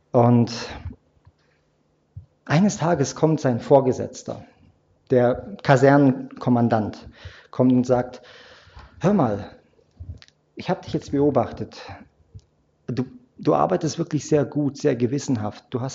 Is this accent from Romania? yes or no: yes; Transylvania, Romania; er kommt aus dem Heimatdorf, aus Rumänien, aus Siebenbürgen, wo ich herkomme.